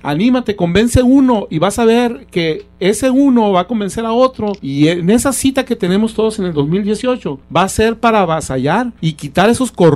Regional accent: Cananea, Sonora, Mexico; Cananea, donde sí, la gente es orgullosa, y está bien que seamos así. Se vale ser orgulloso de dónde eres, de dónde vienes

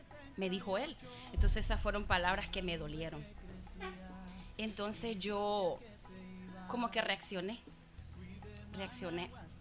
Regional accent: Nicaragua; moved away; cuando yo vengo a Nicaragua, yo casi me arrodillo y beso mi tierra.

